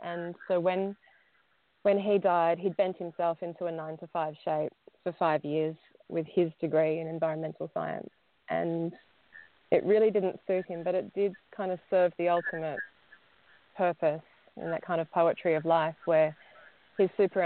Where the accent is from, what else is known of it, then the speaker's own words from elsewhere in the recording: Sydney, New South Wales, Australia; Well, I grew up in Sydney.